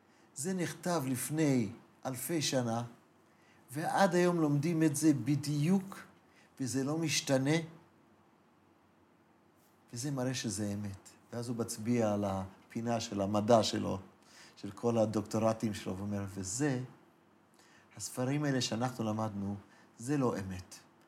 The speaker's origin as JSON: {"language": "Hebrew", "country": "United States", "second_language": "Hebrew", "said": "בתור אמריקאי שיודע אנגלית"}